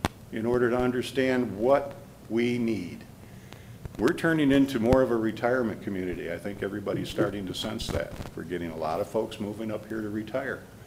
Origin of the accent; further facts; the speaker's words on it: Mancelona, Michigan, United States; I grew up in Mancelona. I'm a 1973 Mansalona High School graduate. So I've spent my life here in Antrim County.